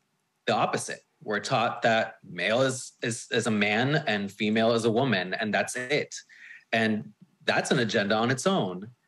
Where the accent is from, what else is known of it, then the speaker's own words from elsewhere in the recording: Venezuela; now in United States; I told you my parents are immigrants, but I grew up in Venezuela. That's where I grew up, in South America. And then shortly after, we moved to Florida.